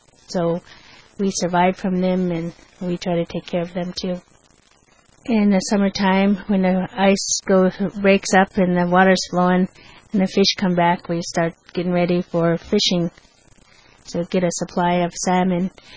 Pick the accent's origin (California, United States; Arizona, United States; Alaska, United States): Alaska, United States; Fort Yukon; I'm a Kuchin Indian. I was born and raised in Fort Yukon, Alaska